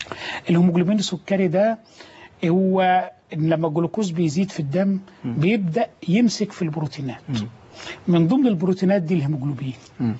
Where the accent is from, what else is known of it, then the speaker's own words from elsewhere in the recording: Egypt; المشكلة الأولى انتشار أمراض الكبد الموجودة عندنا في مصر